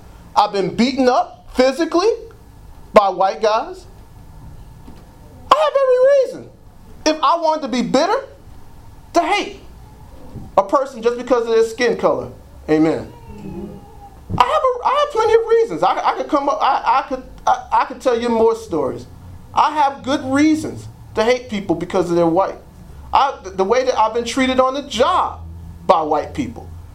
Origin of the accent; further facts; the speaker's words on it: Trenton, New Jersey, United States; I'm from Trenton, but I ain't a fool.